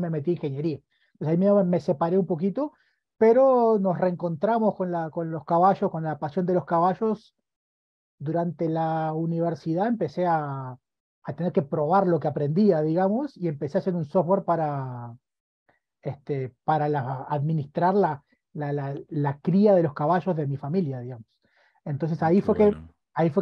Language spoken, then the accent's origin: Spanish; Uruguay; moved away as an adult; also born or lived in Bogotá; now in Medellín, Colombia; Yo soy de origen uruguayo. Okay, tengo 40 y poquitos años y estoy viviendo en Colombia desde hace como 13. Vivo en Medellín, aunque estuve un tiempo viviendo en Bogotá.